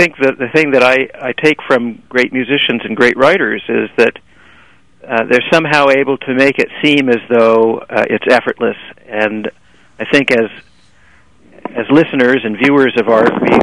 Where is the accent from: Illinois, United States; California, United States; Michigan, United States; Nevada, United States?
California, United States; I grew up in California, just over the hills from Berkeley, and … was kind of a hometown band for us.